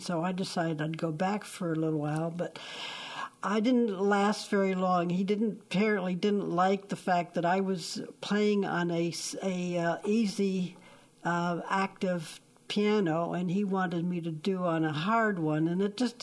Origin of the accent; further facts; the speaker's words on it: Yonkers, New York, United States; born there; I was born in Yonkers, New York, and I have five siblings. I am the baby of the siblings.